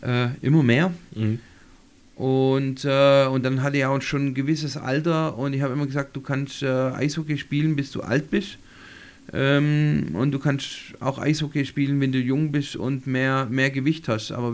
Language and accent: German; Reutlingen, Baden-Württemberg, Germany; Ich war Reutlinger.